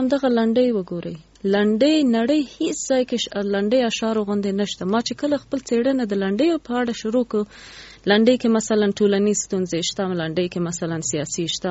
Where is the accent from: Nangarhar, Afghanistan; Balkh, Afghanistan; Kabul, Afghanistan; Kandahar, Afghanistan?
Nangarhar, Afghanistan; Jalalabad; مونږ خو د جلال آباد یو کلی نه یو لری کلی نه